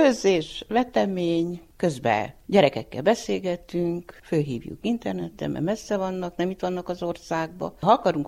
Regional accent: Nagysolymos, Harghita, Romania; now in Magyarandrásfalva, Romania; Nagysolymosból jöttem ide, 1-8-at ott jártam, utána benkeresztül a Talicaomba.

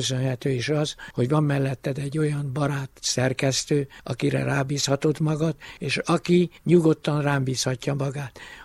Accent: Târgu Mureș, Mureș County, Romania; Marosvásárhelyen születtem, ott nőttem fel, itt élek most is.

